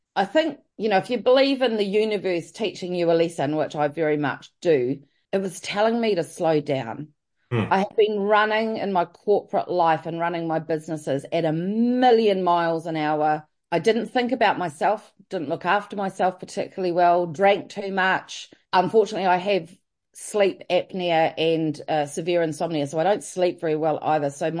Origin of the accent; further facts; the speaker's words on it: New Zealand; moved away as an adult; now in London, United Kingdom; I have lived in London for the last 21 years this year. I'm from New Zealand originally. I came over here when I was 30, so I'm halfway through my life, is how I like to put it at the moment. About to turn 51 in a couple of weeks.